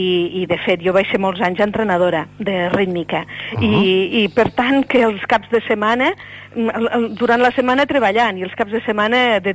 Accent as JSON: {"language": "Catalan", "town": "Lleida", "region": "Catalonia", "country": "Spain", "tie": "born there", "said": "A Lleida."}